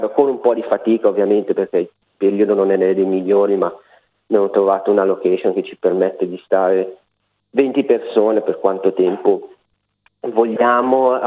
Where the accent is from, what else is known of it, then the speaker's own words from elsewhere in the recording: Como, Lombardy, Italy; now in Australia; per Natale siamo andati a Como, io sono di Como